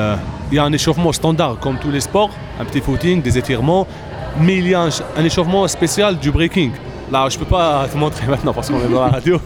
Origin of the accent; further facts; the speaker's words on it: Algiers, Algiers Province, Algeria; j'ai 29 ans, je viens d'Alger, Algérie, Alger Centre exactement.